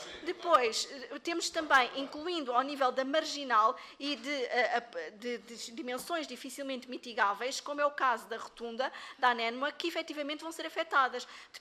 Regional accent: Lisbon, Portugal; Neste caso, eu sou de Lisboa, mas apesar de ser de Lisboa e ser deputada

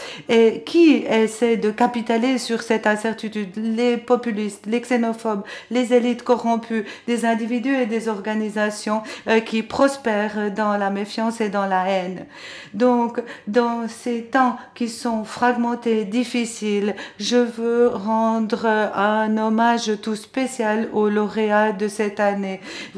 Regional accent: Norway; moi je viens de Norvège

